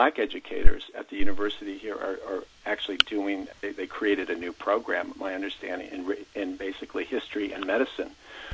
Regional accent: Washington, District of Columbia, United States; Certainly, I, as a white person, I've grown up. I grew up around Washington D.C. in the late '60s

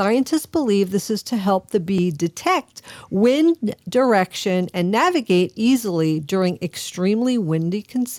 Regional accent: New York, United States; accent: New York; you always make fun of my New York accent, but we know that people from different areas of the United States, and even like from being from New York, I was from Long Island.

